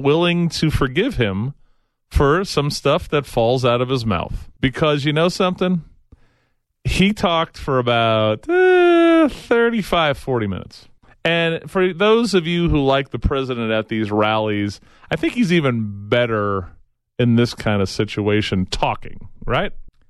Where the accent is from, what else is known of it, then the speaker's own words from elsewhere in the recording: Arizona, United States; "Oh no, I'm from Arizona."